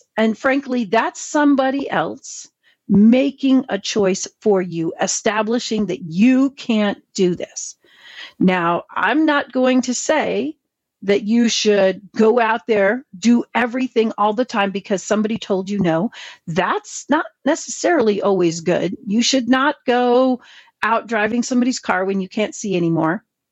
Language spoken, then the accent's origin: English; New York, United States; I'm a New Yorker. We believe in walk like we mean it everywhere